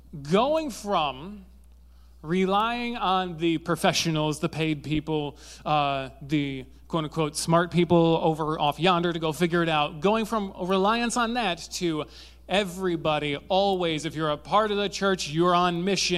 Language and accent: English; Zeeland, Netherlands; I grew up in Zealand, which if you don't know what Zealand is, it's where they spawn Dutch people.